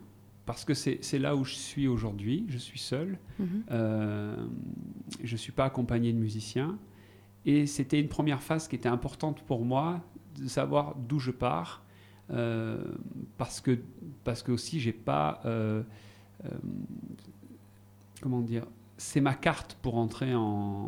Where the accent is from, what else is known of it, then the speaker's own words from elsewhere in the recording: Marseille, Provence-Alpes-Côte d'Azur, France; Je suis originaire de Marseille.